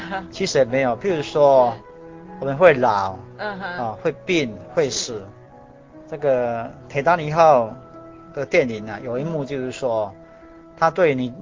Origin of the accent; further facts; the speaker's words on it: China; 那我们中国人很怕死。